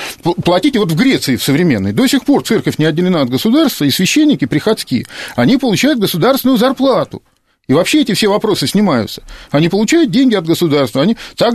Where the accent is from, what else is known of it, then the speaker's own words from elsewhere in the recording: Saint Petersburg, Russia; залил кровью конкретно Санкт-Петербург, мой родной город